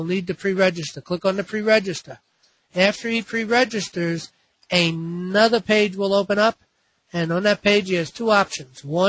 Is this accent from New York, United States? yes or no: yes; New York, United States; I happen to know because I'm from the Bronx and I've been in Bergen County many times.